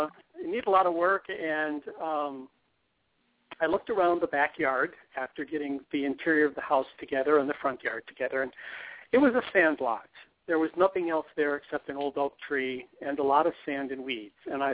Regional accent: Iowa, United States; I'm from Iowa, and I was born and raised with vegetable gardens, and my family was completely food self-sufficient.

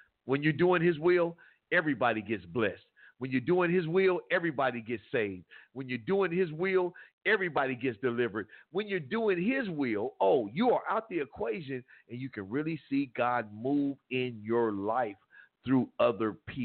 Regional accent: Compton, California, United States; Because before I raised in Compton, I was created in him.

